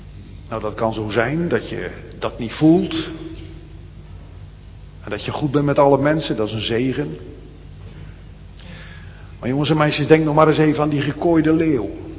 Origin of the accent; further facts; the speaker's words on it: Rotterdam, South Holland, Netherlands; Ik weet nog wel uit mijn jeugd in Blijdorp.